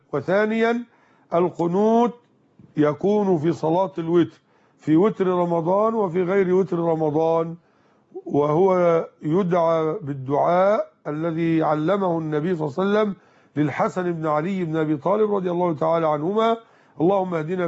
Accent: Egypt; عندنا في مصر

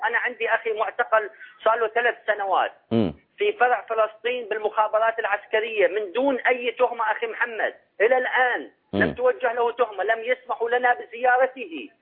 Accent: Syria; كسوريين بالداخل وبالخارج

